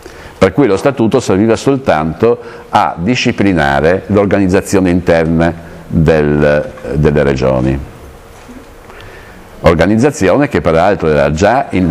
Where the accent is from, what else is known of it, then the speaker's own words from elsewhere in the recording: Bolzano, Trentino-Alto Adige, Italy; born there; io sono nato a Bolzano infatti